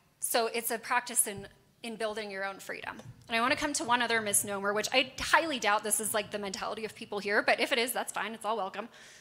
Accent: Los Angeles, California, United States; And I'm from Los Angeles.

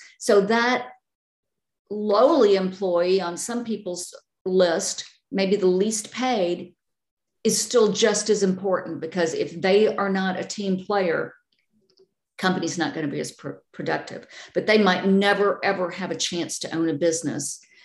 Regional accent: Georgia, United States; also born or lived in Florida; I'm from Georgia. And so I have seen some of the very, very small areas of Georgia. I've lived in Florida.

